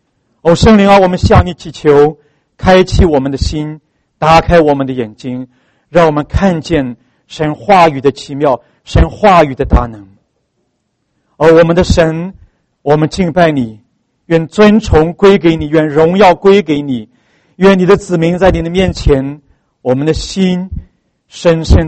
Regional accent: North China, China; 因为我这个人是我是北方人啊，我喜欢吃面食

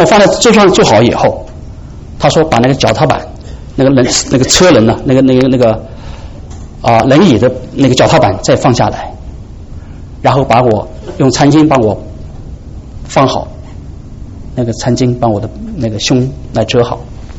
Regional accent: China; 我们中国人说一年被蛇咬，三年怕井绳的

